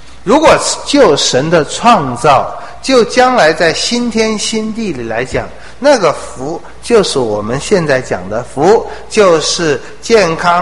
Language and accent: Chinese; China; 我们中国人说朝中有人好做官